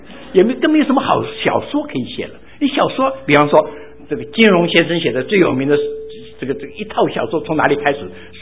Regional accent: China; 这些冤结放在心中的时候，我们中国人有一些话叫做

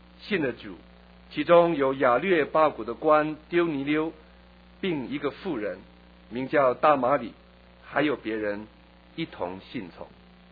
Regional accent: China; 泛神论，我们中国人老子道教的思想

